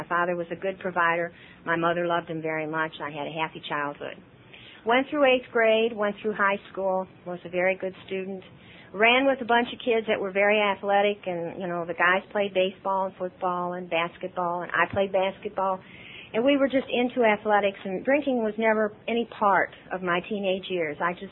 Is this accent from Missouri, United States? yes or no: yes; St. Louis, Missouri, United States; born there; now in Kentucky, United States; I am not a native Kentuckian. I was born in St. Louis, Missouri.